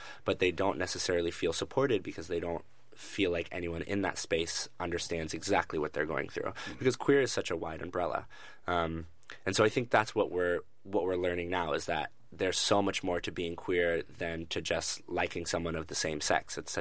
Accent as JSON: {"language": "English", "region": "Georgia", "country": "United States", "tie": "born or raised there", "said": "Well, my experience growing up, I grew up in a suburb of Atlanta. And so the experience of growing up in the South is vastly different from the Bay Area."}